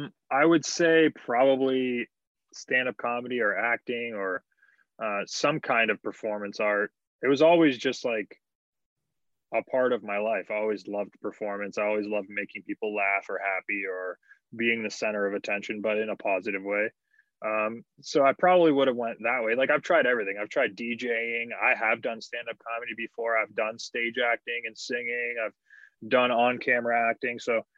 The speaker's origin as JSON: {"language": "English", "country": "Canada", "said": "just being Canadian, you have a border to cross."}